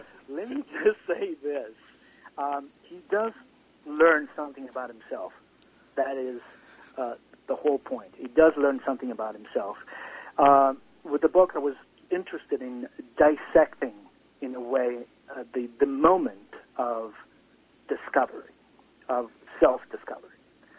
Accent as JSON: {"language": "English", "region": "Sicily", "country": "Italy", "tie": "born or raised there", "said": "growing up in Sicily, you know, especially in the 80s and 90s, you know, during the mafia wars and so forth"}